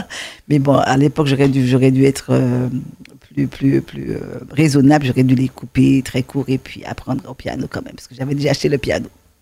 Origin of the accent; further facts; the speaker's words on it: Sainte-Marie, Martinique; also born or lived in Paris, France; je suis de Sainte-Marie, hein, donc tu penses bien que je suis du bastion du folklore antillais. Et donc, j'ai ça en moi, quoi, le côté antillais.